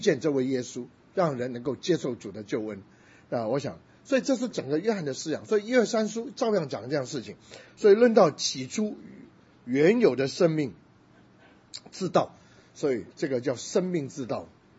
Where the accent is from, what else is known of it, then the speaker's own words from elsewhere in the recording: China; 我是中国人